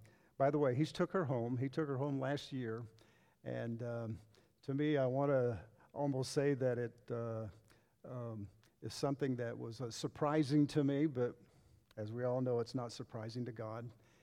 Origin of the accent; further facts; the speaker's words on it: Indiana, United States; I'm originally from Indiana. I was raised in a Christian home